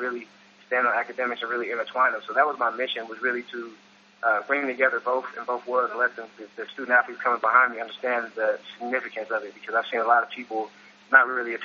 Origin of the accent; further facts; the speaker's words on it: Oakland, California, United States; we dealt with inner-city kids in my hometown of Oakland, California, and I went back to my old community